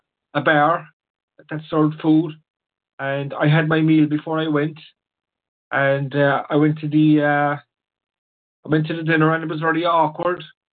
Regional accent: Ireland; I'm from the Republic of Ireland.

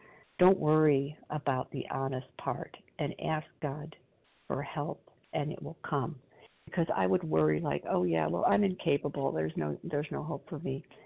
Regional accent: Illinois, United States; Oh, Illinois.

